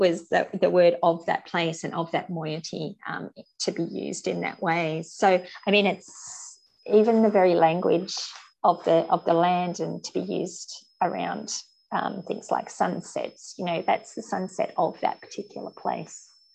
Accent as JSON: {"language": "English", "town": "Sydney", "region": "New South Wales", "country": "Australia", "tie": "born there", "said": "being of English, Welsh and Irish descent heritage. I was born in Sydney, and then have moved around and now been on Goombenga country for the last 7 years."}